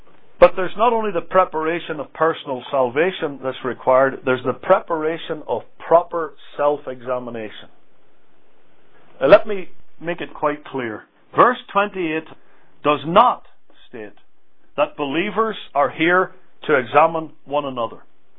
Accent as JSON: {"language": "English", "country": "United Kingdom", "said": "and there we were, and I was a greenhorn from the United Kingdom, not knowing what any of this was about."}